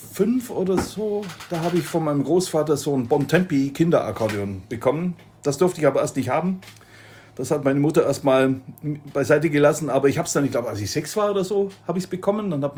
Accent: Bavaria, Germany; ich bin eigentlich aus dem Allgäu. Ja, praktisch ein zugewanderter Flüchtling oder so.

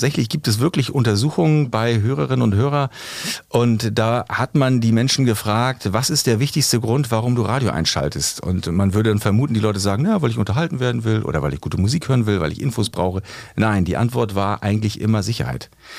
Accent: East Germany, Germany; Ich bin ja im Osten groß geworden.

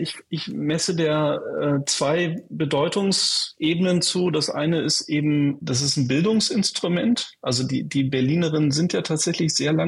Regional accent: Mönchengladbach, North Rhine-Westphalia, Germany; also born or lived in Cologne; Mönchengladbach. Das ist eine Stadt, in der ich groß geworden bin. Ich bin eigentlich in Köln geboren, aber dann kann ich mich nicht dran erinnern. Also ich bin mit meiner Familie in Mönchengladbach groß geworden

